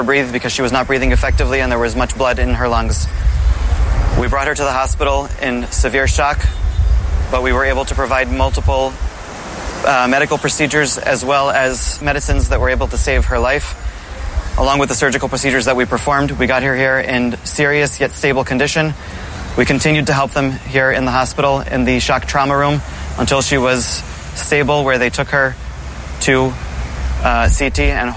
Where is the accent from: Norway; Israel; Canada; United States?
Israel; Karni Shomron, West Bank; I was just called to a terrorist attack right near my hometown of Karni Shomron